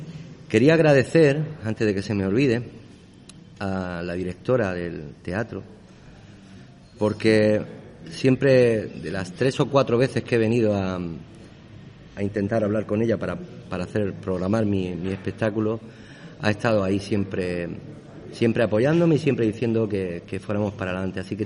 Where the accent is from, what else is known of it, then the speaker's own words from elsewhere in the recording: Cartagena, Region of Murcia, Spain; yo soy un cartagenero que se siente cartagenero y se siente murciano.